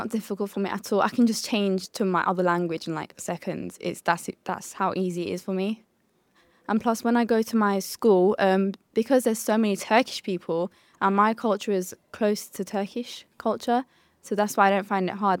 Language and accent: English; London, United Kingdom; a Londoner myself. Even though I should know about my culture and stuff, I do, but I just see myself as a Londoner more than an Azeri person.